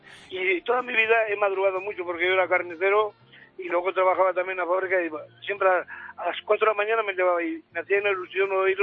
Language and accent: Spanish; Cogollos, Castile and León, Spain; Yo soy de aquí, de un pueblecito al lado de Burgos, de Cogollos.